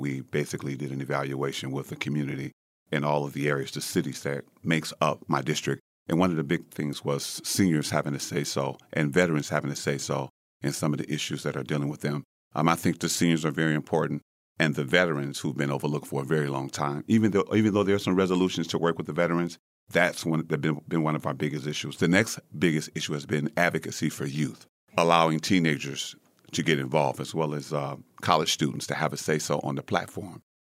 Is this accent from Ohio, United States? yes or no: no; Detroit, Michigan, United States; I'm native from Detroit. I've lived in Macomb County for about 20 years or so recently.